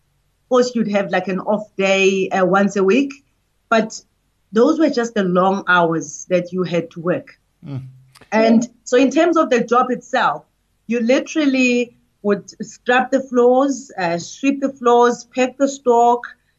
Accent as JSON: {"language": "English", "town": "Ladysmith", "region": "KwaZulu-Natal", "country": "South Africa", "tie": "born or raised there", "also_born_or_lived": "Pietermaritzburg / Soweto", "said": "So I grew up in Ladysmith, Pietermaritzburg, and then Soweto."}